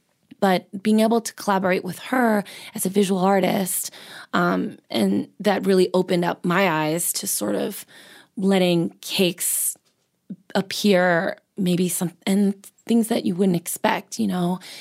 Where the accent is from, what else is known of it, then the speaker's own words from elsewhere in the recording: San Diego, California, United States; I mean, I'm from San Diego. It's a total car culture. People commute.